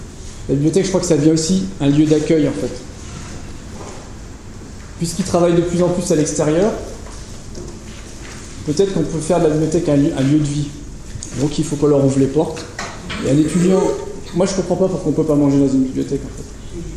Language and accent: French; Grand Est, France; Alors, je viens de Lorraine, donc on parle un peu... Enfin, chez moi, on parle un patois allemand.